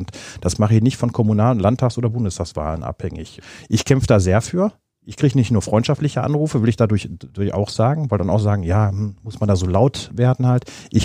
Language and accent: German; Gladbeck, North Rhine-Westphalia, Germany; ich komme ja aus Gladbeck